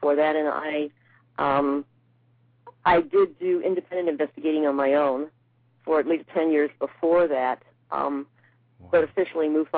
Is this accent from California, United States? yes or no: no; Safford, Arizona, United States; I grew up in Arizona. Uh-huh. I grew up in Stafford, Arizona.